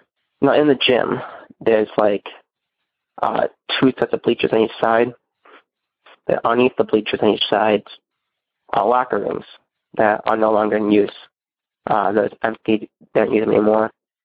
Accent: Minooka, Illinois, United States; I'm from Minooka, Illinois.

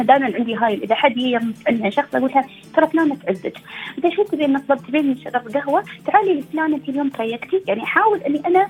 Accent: United Arab Emirates

